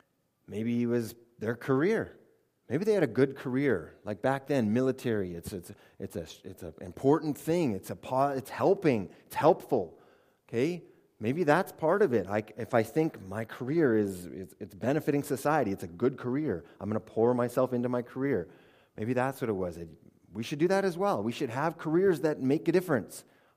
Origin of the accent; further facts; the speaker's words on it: Canada; now in United States; And I was from Canada in the States, so I put a bunch of flags on it, or a bunch of maple leaves.